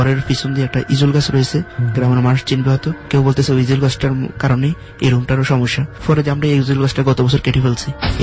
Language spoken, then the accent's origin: Bangla; Chandpur, Chittagong Division, Bangladesh; আমার দেশের বাড়ি চাঁদপুর